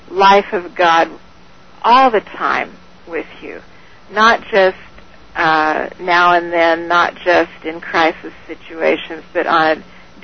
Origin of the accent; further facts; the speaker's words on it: Oregon, United States; also born or lived in Montana; I was in Montana with my bookstore for 13 years, and I grew up in Oregon.